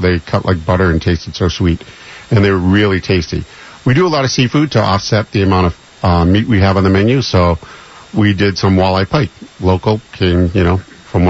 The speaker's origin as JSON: {"language": "English", "town": "Boston", "region": "Massachusetts", "country": "United States", "tie": "born or raised there", "moved": "as an adult", "said": "I grew up in Boston and just decided on a whim, I'm moving to Hawaii."}